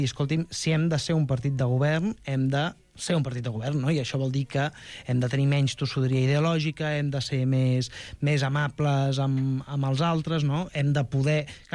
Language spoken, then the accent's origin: Catalan; Catalonia, Spain; des dels que som catalans i fins i tot catalanistes